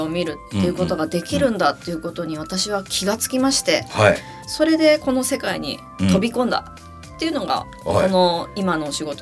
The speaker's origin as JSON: {"language": "Japanese", "town": "Fujisawa", "region": "Kanagawa", "country": "Japan", "said": "場所は、神奈川県藤沢市の出身でございます。"}